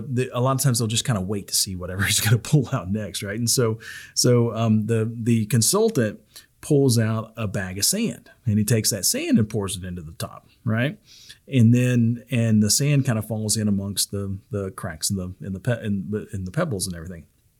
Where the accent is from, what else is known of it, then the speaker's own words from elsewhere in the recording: the South, United States; It's kind of like, and I'm from the South. And so I remember when I was a kid, my mom and dad used to make sun tea.